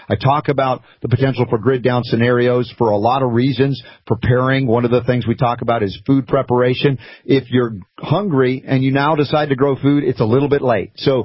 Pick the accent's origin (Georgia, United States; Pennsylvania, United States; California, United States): Georgia, United States; also born or lived in New York; I was a New Yorker as a kid with the accent, and then I grew up most of my formative years in Georgia Southern, so I got Southernized.